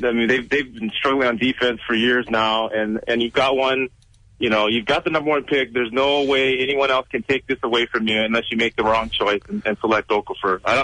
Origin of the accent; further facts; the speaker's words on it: Hawaii, United States; I'm going to bring this up because I'm from Hawaii.